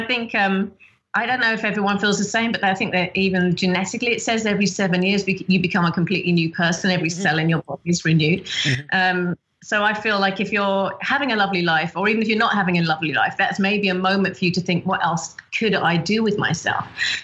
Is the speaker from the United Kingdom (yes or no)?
yes; United Kingdom; I'm from the UK originally. I think my accent does give it away, just in case anyone was wondering where it's from. It's not Australia, it is the UK.